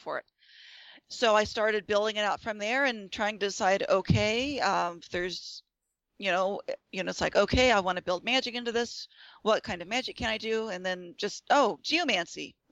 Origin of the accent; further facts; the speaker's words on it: Hanford, California, United States; I am a native-born Californian. I'm from Hanford, California, right in the smack dab middle of the state. And from my earliest memories, of course, I've known earthquakes.